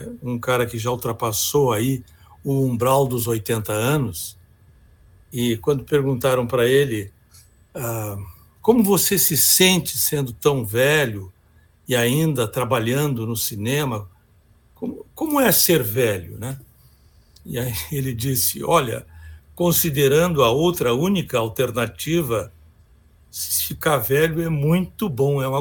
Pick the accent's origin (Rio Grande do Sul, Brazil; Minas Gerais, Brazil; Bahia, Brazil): Rio Grande do Sul, Brazil; Porto Alegre; eu sou filho de um farmacêutico, nascido e criado em Porto Alegre, no bairro Petrópolis